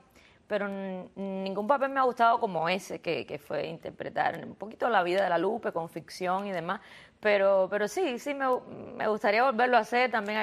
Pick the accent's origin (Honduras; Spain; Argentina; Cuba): Cuba; now in Miami, United States; en el caso mío, que soy cubana y llevo aquí voy a cumplir 23 años.